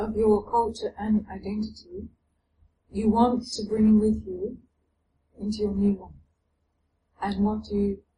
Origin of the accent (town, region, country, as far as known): Australia